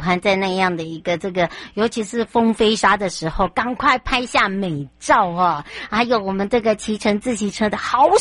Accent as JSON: {"language": "Chinese", "country": "Taiwan", "said": "我们台湾人真的很会保养"}